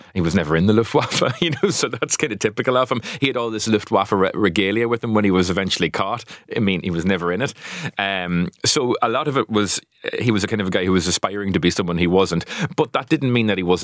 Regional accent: Ballyshannon, County Donegal, Ireland; I grew up in County Donegal, you know, in Ballyshannon with the Donegal Corridor.

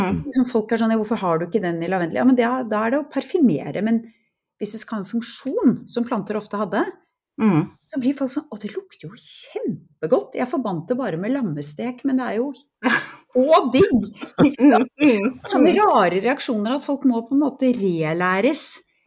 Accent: Bærum, Akershus, Norway; now in Drammen, Norway; Jeg har vokst opp i Bærum, jeg bor nå i Drammen, men vi hadde et småbruk i Volden i Asker der jeg vokste opp, hvor besteforeldrene mine bodde.

